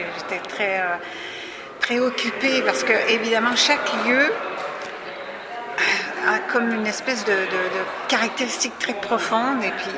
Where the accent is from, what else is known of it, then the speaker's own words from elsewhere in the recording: Quebec, Canada; parce que je suis québécoise